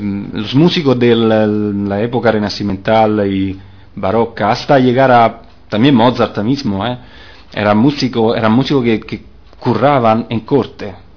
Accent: Italy; yo que soy italiano, tengo que decir que en Italia no es que no se conozca

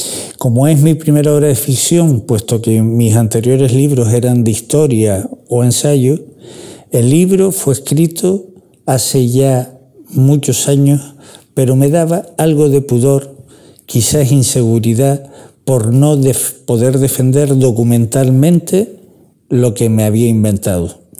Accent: Canary Islands, Spain; accent: Canarian; está escrito, cómo no, en canario. De ahí su título. Y lo de maldita es un guiño precisamente a nuestro dialecto.

